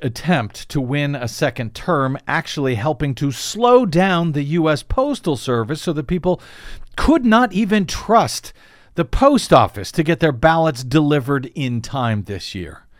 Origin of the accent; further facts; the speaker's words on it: Missouri, United States; my home state of Missouri's second largest county saw a coronavirus outbreak